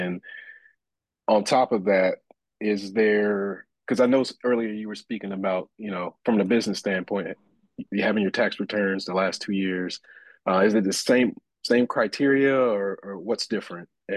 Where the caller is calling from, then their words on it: Rockledge, Florida, United States; I'm calling from Rockledge, Florida.